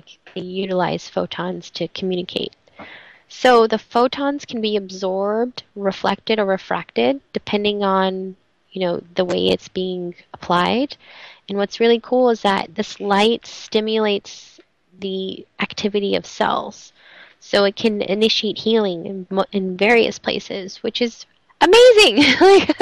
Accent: California, United States; it was so inspiring to be in my home state, right smack in the middle of it, and experience the culture there. And there really is such an amazing culture in Sebastopol and in Santa Rosa, California.

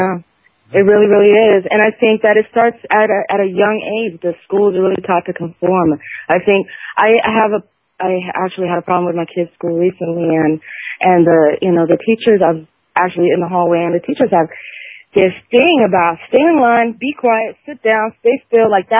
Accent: Italy; now in United States; And I'm from Italy originally. And when I moved here, there was something that was making me feel odd.

